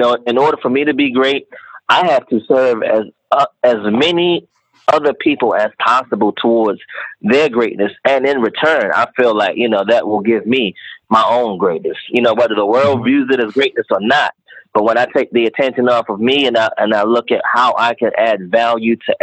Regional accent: Baltimore, Maryland, United States; So born and raised in Baltimore City. Parents were married when I was born.

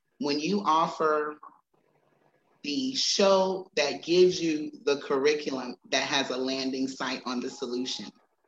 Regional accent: United States; Because I am American, that connectiveness for business and all things American

